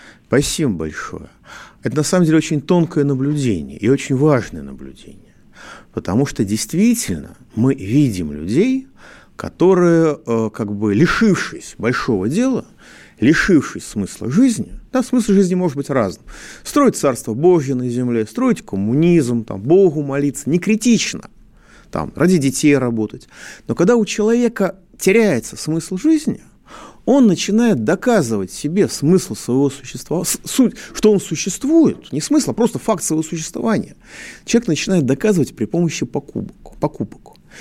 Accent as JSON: {"language": "Russian", "region": "Moscow", "country": "Russia", "said": "я москвич"}